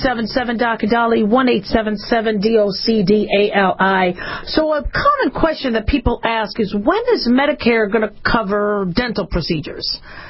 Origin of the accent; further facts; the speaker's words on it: Las Vegas, Nevada, United States; And they are in my neck of the woods. I come from Las Vegas, Nevada.